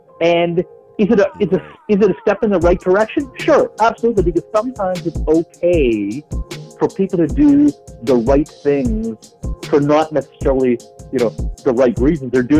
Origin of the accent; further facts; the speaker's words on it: Canada; was born in Canada. I grew up in Canada. My mom and dad immigrated to Canada from India